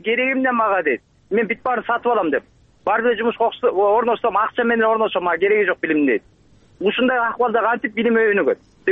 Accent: Bishkek, Kyrgyzstan; Мен Бишкектен болом

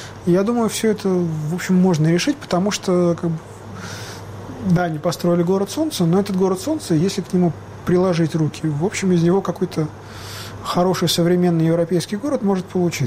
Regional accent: Belarus; Мы, белорусы, знают только тех поэтов, которые выжили.

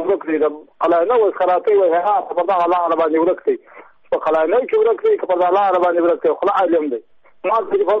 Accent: Badghis, Afghanistan; زه په خپل د بادغیس ولایت یم د مقر د ولسوالۍ یم. … په عمر د 15 کال دی.

